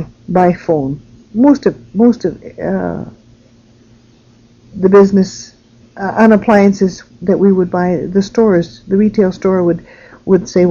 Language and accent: English; England, United Kingdom; had to have a teapot because we are English and we always have tea.